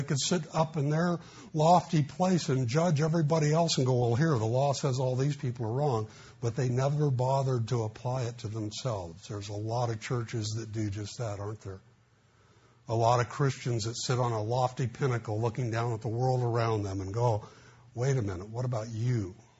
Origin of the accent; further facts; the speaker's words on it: Los Angeles, California, United States; I grew up in the East LA area, and there was parochial school, and I knew the Catholics wore funny uniforms when they went to school, and I knew I wasn't a Catholic, so I must be a Baptist.